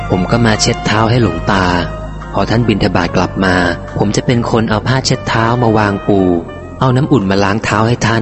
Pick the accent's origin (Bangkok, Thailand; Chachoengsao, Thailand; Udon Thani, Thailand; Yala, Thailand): Udon Thani, Thailand; also born or lived in Chonburi; ผมเป็นคนอุดรเกิดที่ชลบุรีแต่มาโตที่อุดร